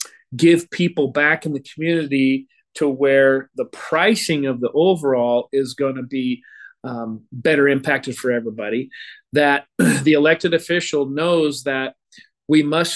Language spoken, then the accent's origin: English; Visalia, California, United States; I grew up in the Central Valley. I have family in Bakersfield. We're there all the time.